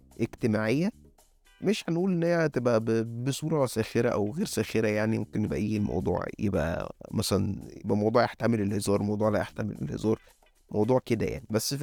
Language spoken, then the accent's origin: Arabic; Egypt; هو كده احنا عندنا في مصر المواضيع بتبقى هزلية